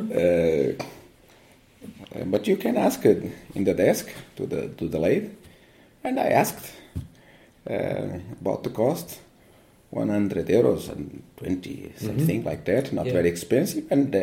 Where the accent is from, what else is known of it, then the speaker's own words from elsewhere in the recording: Portugal; English is a second language; I am from Portugal.